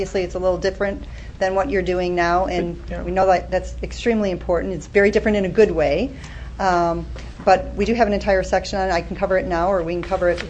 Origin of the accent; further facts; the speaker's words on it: Chicago, Illinois, United States; Born and raised in Chicago.